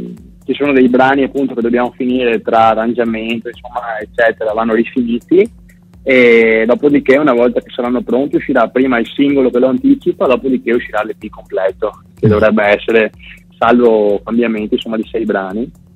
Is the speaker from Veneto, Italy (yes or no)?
yes; Santa Maria di Sala, Veneto, Italy; Ho fatto la prima serata un mesetto e mezzo fa nel mio paese, sono di Santa Maria di Sala, provincia di Venezia